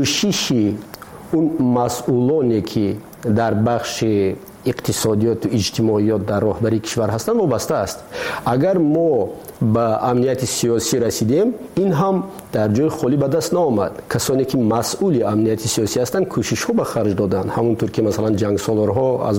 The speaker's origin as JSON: {"language": "Persian", "country": "Tajikistan", "said": "ما تاجیک هستیم. همین است وطنی ما"}